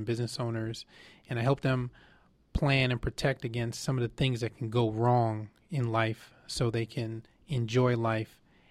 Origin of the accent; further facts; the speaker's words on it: Brooklyn, New York, United States; moved away as an adult; also born or lived in Rhode Island; now in Atlanta, United States; Originally, I'm from Brooklyn, New York, like we talked about. I attended college in Rhode Island, Johnson & Wales University, and I got to Atlanta in 1989.